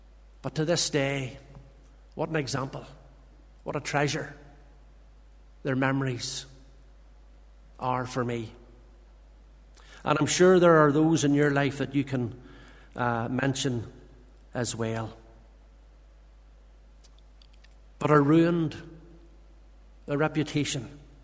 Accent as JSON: {"language": "English", "town": "Lisburn", "region": "Northern Ireland", "country": "United Kingdom", "tie": "born or raised there", "said": "And I remember growing up in Lisburn, a congregational church, and I started to attend the midweek when I was 14."}